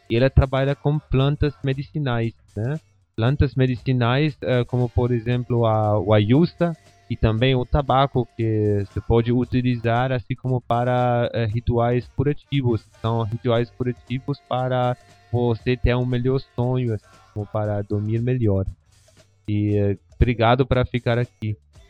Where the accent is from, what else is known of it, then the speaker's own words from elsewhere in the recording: Pastaza, Ecuador; Portuguese is a second language; eu venho do Equador, perto de uma cidade que se chama Puyo.